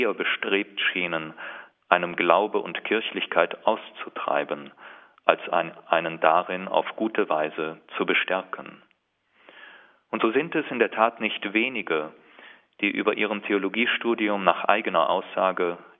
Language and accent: German; Aachen, North Rhine-Westphalia, Germany; Als Aachener Diözesan lag für mich nahe, mit einem der für die Ausbildung der Priester Verantwortlichen meiner Heimatdiözese zu sprechen.